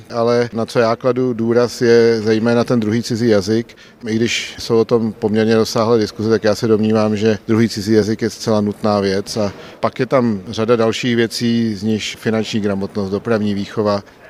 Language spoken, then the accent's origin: Czech; Prague, Czechia; Já jsem Pražák